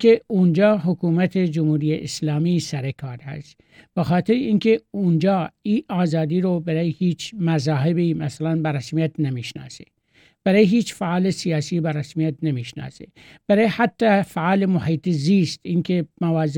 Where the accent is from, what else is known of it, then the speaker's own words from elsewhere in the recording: Iran; moved away; در قبال همه پناهجویان که از ایران اومدیم، از شهرهای مختلف و از کوچه های مختلف اون مملکت اومدیم